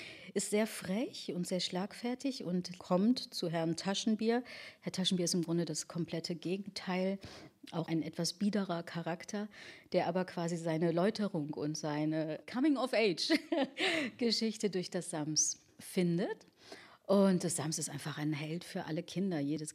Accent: Remscheid, North Rhine-Westphalia, Germany; Ich bin in Remscheid aufgewachsen, in Nordrhein-Westfalen, in Remscheid-Lennep eben zur Schule gegangen

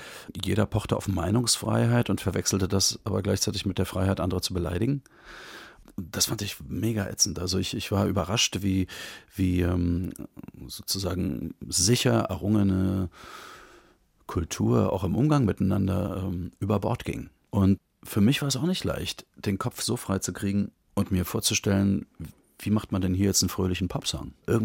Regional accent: East Germany, Germany; Ich bin in der DDR groß geworden

